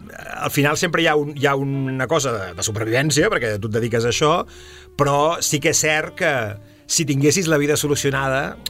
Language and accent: Catalan; Sabadell, Catalonia, Spain; Jo soc de Sabadell i molt de Sabadell, però, vulguis que no, els que som de Sabadell sempre anem a Barcelona a fer quasi bé tot.